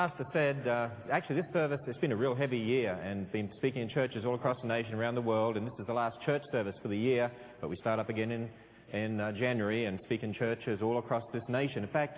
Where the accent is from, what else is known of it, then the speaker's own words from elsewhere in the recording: Australia; I hope you can tell that I am Australian.